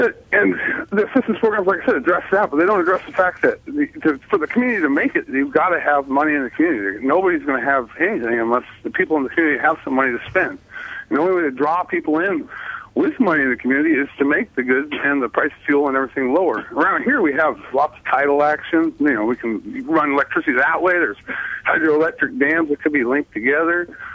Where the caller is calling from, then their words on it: Cake, Alaska, United States; Yeah, I'm calling here from Cake, Alaska, and we have a lot of the same problems here.